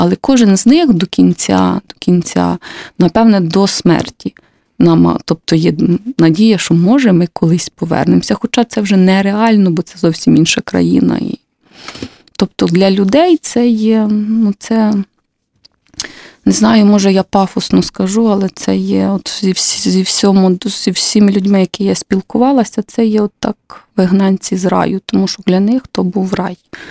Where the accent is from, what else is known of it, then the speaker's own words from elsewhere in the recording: Khmelnytskyi Oblast, Ukraine; Моя родина не дотична ні до жодного з переселень, ну, бо я з Хмельницької області.